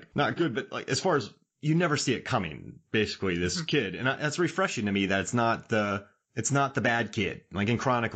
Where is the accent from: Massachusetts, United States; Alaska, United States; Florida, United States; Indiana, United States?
Florida, United States; I grew up in Florida.